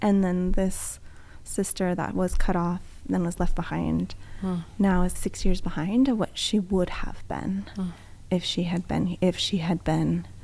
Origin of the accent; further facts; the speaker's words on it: Fresno, California, United States; And having the incredible experience of growing up in Fresno and having folks in my classroom